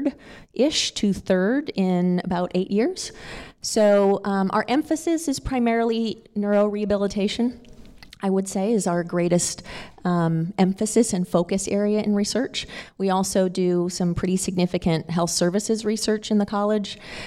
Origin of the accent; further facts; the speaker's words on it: Canada; moved away; I came from Canada 27 years ago, 28 years almost.